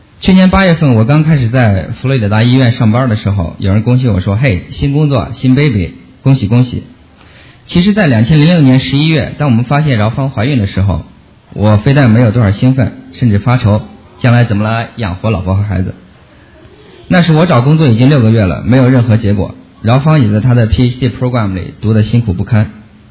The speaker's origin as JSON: {"language": "Chinese", "region": "Shaanxi", "country": "China", "said": "我们陕西人说，带个娃比管三亩地还累。"}